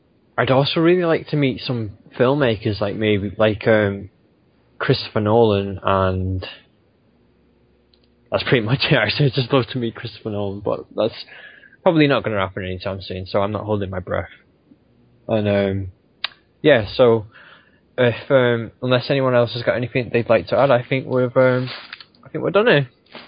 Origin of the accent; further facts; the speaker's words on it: United Kingdom; I'm British, so it's kind of in my blood.